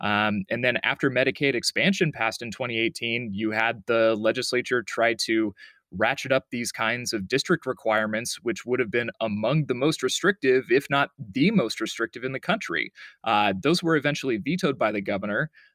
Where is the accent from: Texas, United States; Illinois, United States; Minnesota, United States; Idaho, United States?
Idaho, United States; You know, growing up in Idaho, I didn't realize that this was a thing until I moved elsewhere to work.